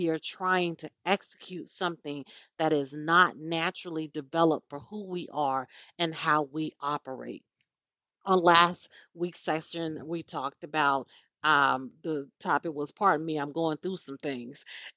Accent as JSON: {"language": "English", "region": "the South", "country": "United States", "tie": "born or raised there", "said": "I am, if you haven't noticed, I'm a Southern lady. I grew up in the South"}